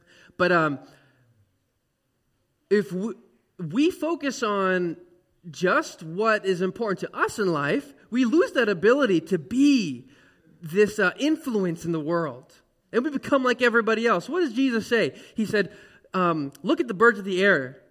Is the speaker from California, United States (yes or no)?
yes; Fresno, California, United States; in the city I grew up in Fresno